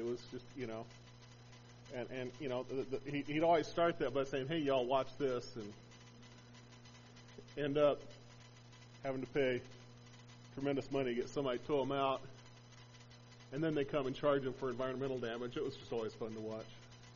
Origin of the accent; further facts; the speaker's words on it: Albuquerque, New Mexico, United States; But I grew up in Albuquerque where the Rio Grande flows.